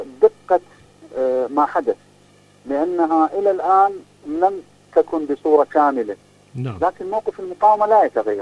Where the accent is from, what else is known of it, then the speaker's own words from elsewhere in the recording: Iraq; نحن كشعب عراقي